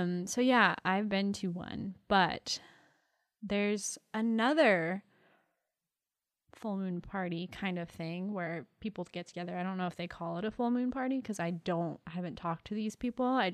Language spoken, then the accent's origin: English; Florida, United States; I'm from the Keys. Obviously, I say this all the time.